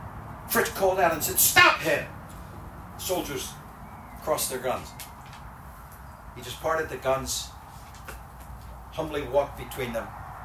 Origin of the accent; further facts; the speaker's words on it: Philadelphia, Pennsylvania, United States; 1983, Francis Gajewniczek came to the city of Philadelphia, my hometown.